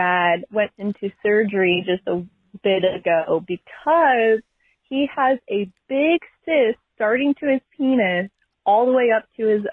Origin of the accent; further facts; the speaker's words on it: Washington, United States; I'm from Washington.